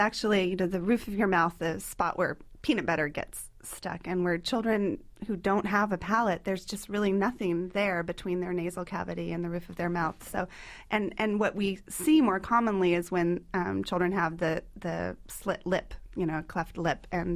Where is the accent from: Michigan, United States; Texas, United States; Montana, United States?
Texas, United States; also born or lived in Oregon; I'm partly from Texas. Texas and Oregon, and I like the mix.